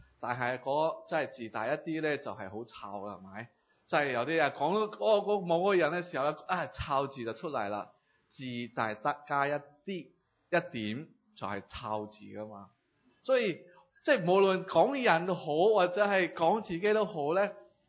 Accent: Malaysia; 我唔系港人啦，我系坏人啊，就系马来西亚嘅坏人啦

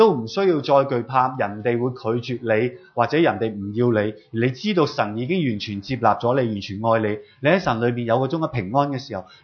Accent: China; 即係我哋中国人叫初一十五啦

